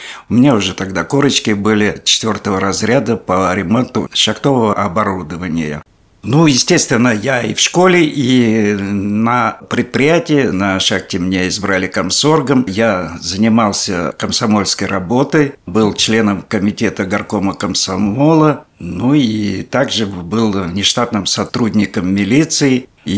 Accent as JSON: {"language": "Russian", "town": "Berezovsky", "country": "Russia", "tie": "born there", "said": "Родился я в 1954 году, 20 января, в городе Березовском."}